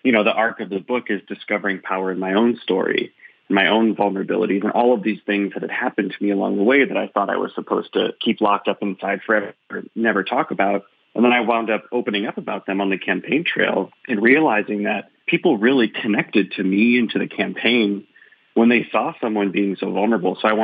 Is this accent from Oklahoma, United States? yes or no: no; Michigan, United States; When I was young, growing up in Northern Michigan, whether it was the government or my church or my peers or the social groups that I was